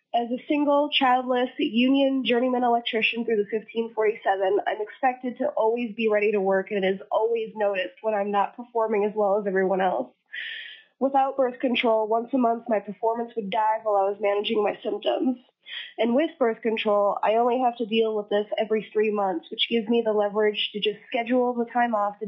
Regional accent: Fairbanks, Alaska, United States; I'm from Fairbanks, and I'm calling in support of Senate Bill 27.

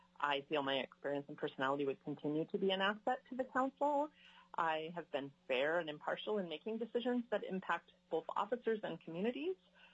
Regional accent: Fairbanks, Alaska, United States; now in Juneau, United States; I'm a fourth-generation Alaskan, born and raised in Fairbanks. My family relocated to Juneau in 2016 following a promotion with the Department of Corrections.

